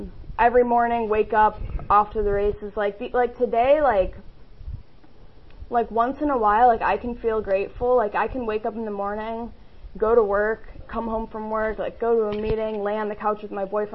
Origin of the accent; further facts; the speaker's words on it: Buffalo, New York, United States; born there; I was born in Buffalo, New York. You know, growing up, like I always felt not good enough.